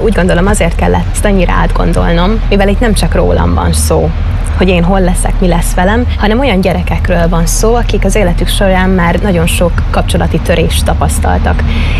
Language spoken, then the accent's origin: Hungarian; Berehove, Zakarpattia Oblast, Ukraine; Beregújfaluból származom, 23 éves vagyok